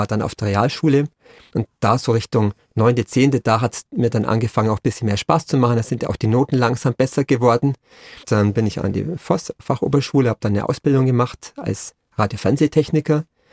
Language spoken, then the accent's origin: German; Thalkirchdorf, Bavaria, Germany; also born or lived in Immenstadt; Thalkirchdorf heißt das Dorf und das ist wirklich am Rande der Berge.